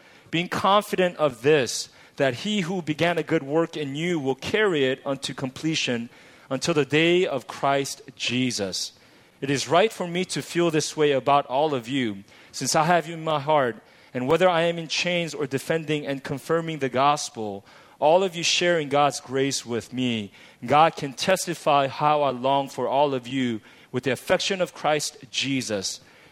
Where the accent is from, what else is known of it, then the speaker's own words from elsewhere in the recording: Los Angeles, California, United States; I come all the way from Los Angeles, and I had attended a conference in Seoul a few days ago